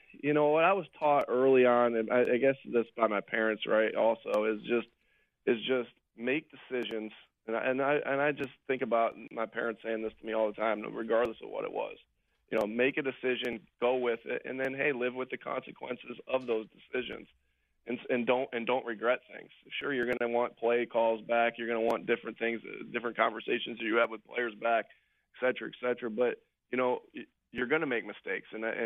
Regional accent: Jamestown, New York, United States; I grew up in the Jamestown, New York area, Buffalo area

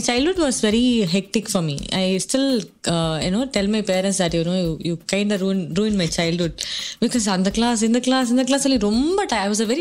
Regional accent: Chennai, Tamil Nadu, India; நான் வந்து சென்னை தான், சென்னையில வளர்ந்த பொண்ணு தான்.

